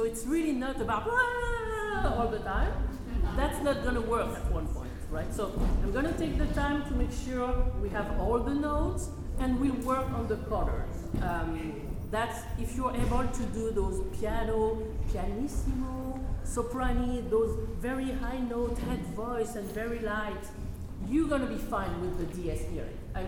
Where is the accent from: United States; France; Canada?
France; Martinique; accent: French; English is a second language; French accent all the time. I'm from France. I'm from the Caribbean, actually, from Martinique.